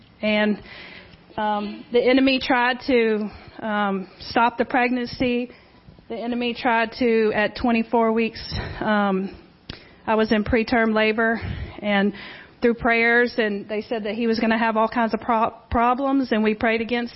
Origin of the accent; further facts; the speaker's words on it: Robertsdale, Alabama, United States; We're from Robertsdale